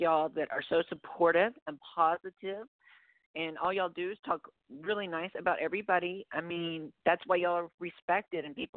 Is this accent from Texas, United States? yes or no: yes; Texas, United States; And as you can tell, I'm from Texas. I jabber a lot and I go quickly.